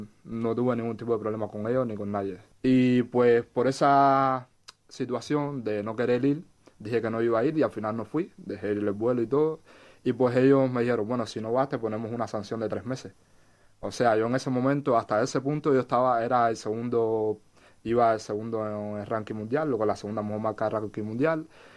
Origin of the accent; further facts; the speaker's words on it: Artemisa, Cuba; born there; nací en Cuba, en un pueblo llamado Artemisa, muy bonito.